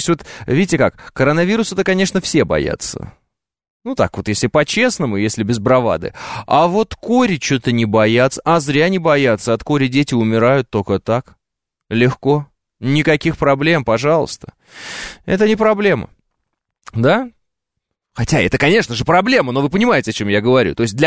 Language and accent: Russian; Oral, West Kazakhstan Region, Kazakhstan; Вот я, например, из Уральска родом, да, это Западно-Казахстанская область